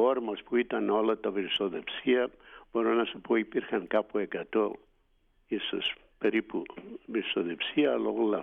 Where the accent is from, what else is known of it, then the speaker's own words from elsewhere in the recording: Karlovasi, North Aegean, Greece; moved away; Όταν έφυγα από το Καρλόβασι δεν υπήρχαν πολλά αυτοκίνητα, ήταν, μπορώ να σου πω, 5-6 ταξί, και ιδιωτικά δεν υπήρχαν. Έφυγα το 67, γύρισα πίσω το 71